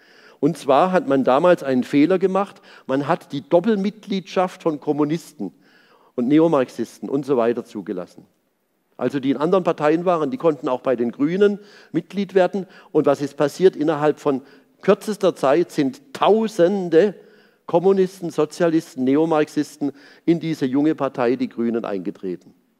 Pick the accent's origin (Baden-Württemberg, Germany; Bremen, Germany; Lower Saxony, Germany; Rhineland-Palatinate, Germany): Baden-Württemberg, Germany; Pforzheim; ich bin ja Jahrgang 58, bei der Gründung der Grünen, da war ich 22 Jahre alt, das war 1980 in Karlsruhe in der Nähe meiner Heimatstadt Pforzheim.